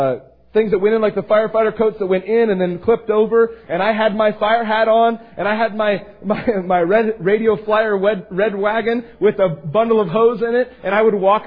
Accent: Astoria, Oregon, United States; And then at one time I grew up in Astoria, so I wanted to have a fleet of fishing vessels, crabbing vessels

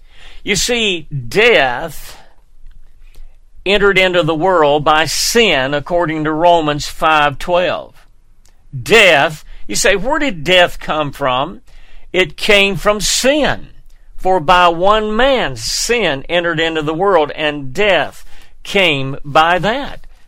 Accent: Dayton, Tennessee, United States; In 1925 in Dayton, Tennessee, that is my hometown.

